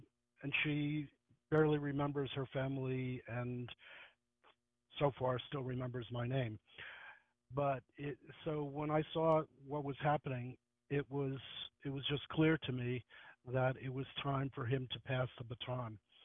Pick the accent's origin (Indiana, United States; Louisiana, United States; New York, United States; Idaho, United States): New York, United States; New York City; So I didn't take the seat and explain to them that I grew up in New York City riding the subways.